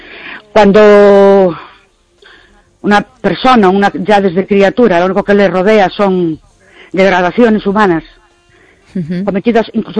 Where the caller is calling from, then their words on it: Ourense, Galicia, Spain; de Orense.